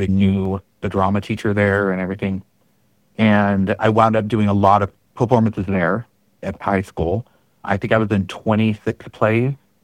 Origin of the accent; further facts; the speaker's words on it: Salt Lake City, Utah, United States; I'm actually originally from Utah, in the Salt Lake City area.